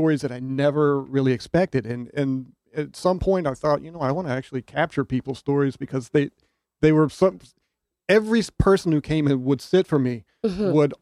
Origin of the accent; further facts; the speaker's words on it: Virginia, United States; now in New Haven, United States; I'm originally from Virginia, North Carolina.